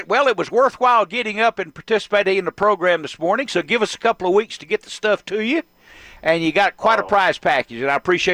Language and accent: English; Decatur, Georgia, United States; we grew up in DeKalb County in Decatur, well, South DeKalb County.